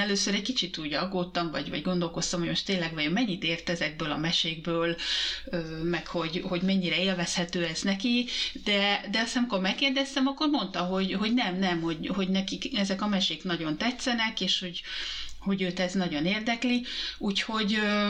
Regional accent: Hungary; mi persze megbeszéltük, hogy én magyar vagyok, az apukája finn

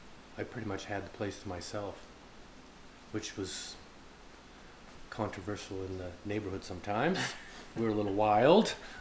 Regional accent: Orrington, Maine, United States; I grew up in Orrington, which is outside of Brewer, Bangor.

